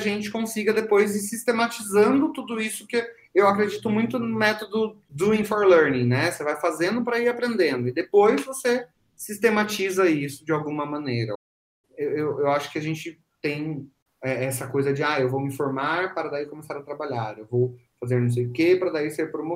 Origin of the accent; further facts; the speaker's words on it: Piraju, São Paulo, Brazil; E eu me formei na faculdade do interior, na Metodista lá do interior, e vim lá de Piraju, sem saber falar inglês.